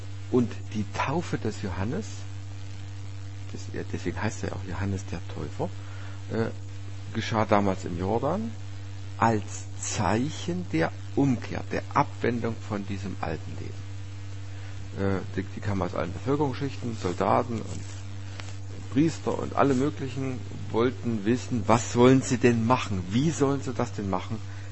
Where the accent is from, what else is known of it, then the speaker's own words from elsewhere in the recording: Saxony, Germany; Ich kenne das mal aus dem Ort, aus dem ich stamme, aus dem Erzgebirge.